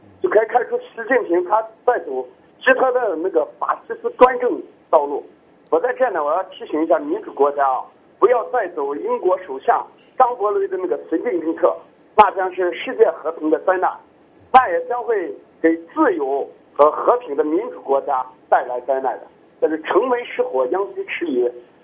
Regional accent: China; 因为我们中国是一个没有自由的国家，自由思想它是科学的土壤，所以这也是我们中国人为什么没法获得诺贝尔奖的根本原因

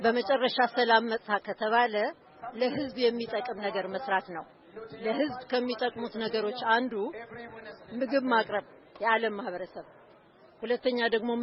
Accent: Tigray, Ethiopia; እኔ የትግራይ ተወላጅ ነኝ

